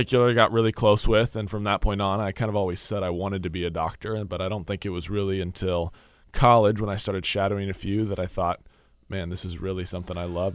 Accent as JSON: {"language": "English", "town": "Argyle", "region": "Texas", "country": "United States", "tie": "born or raised there", "said": "So, like I said, I grew up in Argyle, Texas."}